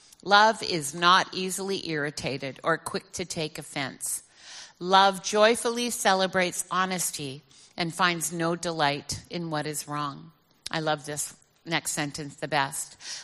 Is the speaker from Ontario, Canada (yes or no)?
no; Vancouver, British Columbia, Canada; We're both from Vancouver, Canada, born and raised there.